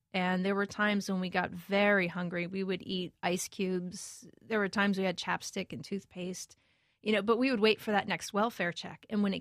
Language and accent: English; Bronx, New York, United States; In the Bronx. Yeah, born and raised in the Bronx.